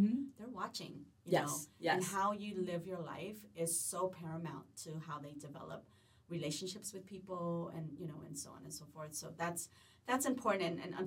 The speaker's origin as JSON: {"language": "English", "town": "Los Angeles", "region": "California", "country": "United States", "tie": "born or raised there", "said": "And I grew up in South LA, so the single mom, dynamic was very prevalent."}